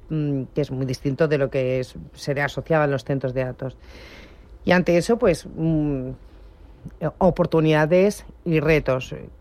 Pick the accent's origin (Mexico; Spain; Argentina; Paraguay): Spain; esto suena muy mal porque soy española para decirlo